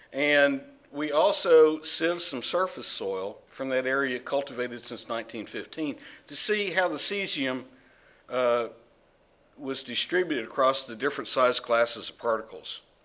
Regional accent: Texas, United States; Now, luckily, I grew up in Texas. That wasn't a big issue, but when it did snow, we wanted to try it.

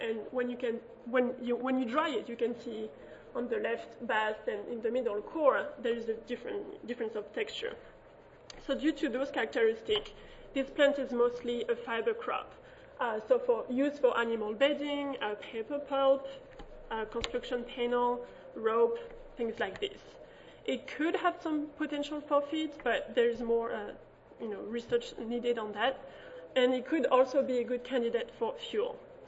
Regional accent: France; English is a second language; now in United States; I'm actually originally from France, too, so I can see we have a little French community here.

